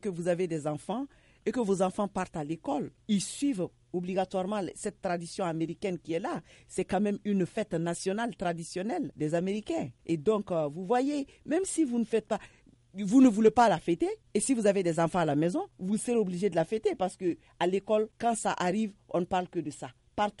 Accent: Mali

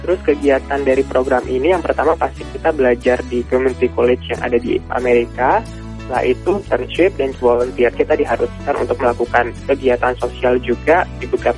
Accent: Bali, Indonesia; Saya berasal dari Bali dan sebelumnya saya bekerja di salah satu villa yang ada di Bali sebagai public relation.

